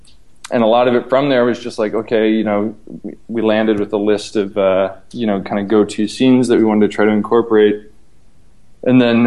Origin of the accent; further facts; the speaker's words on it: Midwest, United States; you know, like growing up in the Midwest, just these kind of rambling summer days of just, you know, shenanigans and enjoyment